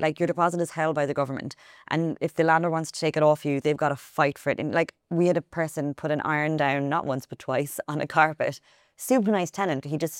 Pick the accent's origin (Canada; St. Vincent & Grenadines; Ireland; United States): Ireland; as Irish people as well, coming from a colonized country